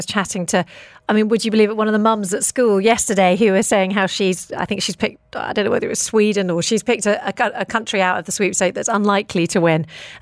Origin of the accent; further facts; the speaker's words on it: United Kingdom; Of course, I am going to say that as a British person.